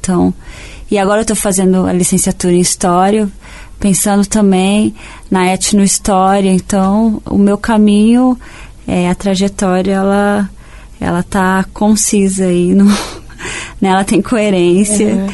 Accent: Dourados, Mato Grosso do Sul, Brazil; Então, eu nasci em Dourados, né?

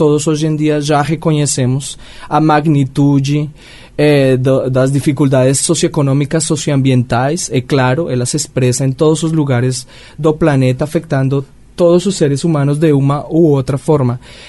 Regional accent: Colombia; Portuguese is a second language; now in Brazil; Na minha trajetória lá na Colômbia, eu sou colombiano

